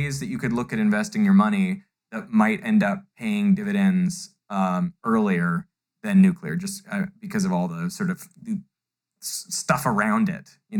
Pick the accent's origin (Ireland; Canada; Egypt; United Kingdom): Canada; Vancouver, British Columbia; I'm from Vancouver, yeah.